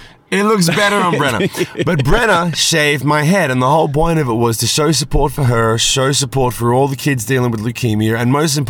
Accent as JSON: {"language": "English", "country": "Australia", "said": "I'm from Australia."}